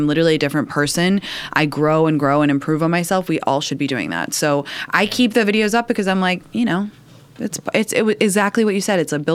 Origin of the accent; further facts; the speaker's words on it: England, United Kingdom; I'm from England originally.